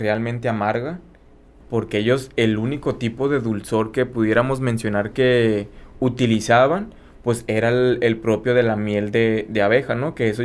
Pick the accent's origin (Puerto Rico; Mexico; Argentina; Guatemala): Mexico; lo que es propio de nuestra cultura como mexicanos.